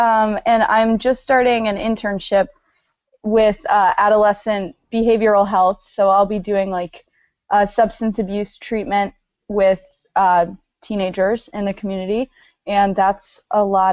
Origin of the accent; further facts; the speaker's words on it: Indiana, United States; I was in like this tiny little Indiana community. I'm from Indiana.